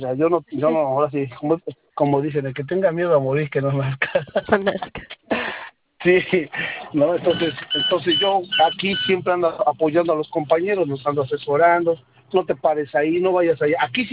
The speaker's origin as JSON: {"language": "Spanish", "region": "Puebla", "country": "Mexico", "said": "Como yo soy de Puebla"}